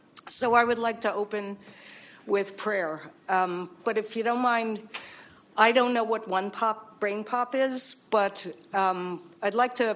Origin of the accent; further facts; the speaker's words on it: Bronx, New York, United States; moved away as an adult; now in New Holland, United States; I've been in New Holland since 1989. If you can tell, I'm from the Bronx originally. Came down with two kids